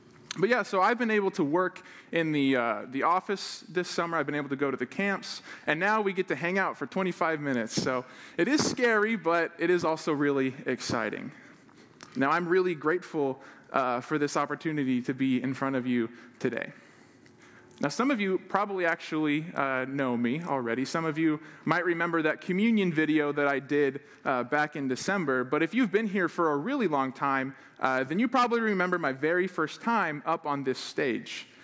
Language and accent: English; Quincy, United States; I'm from Quincy